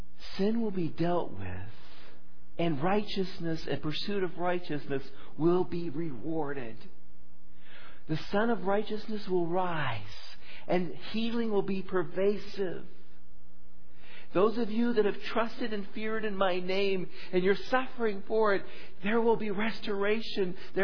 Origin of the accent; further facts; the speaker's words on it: West Coast, United States; I was raised on the West Coast by our Iowa farm boy.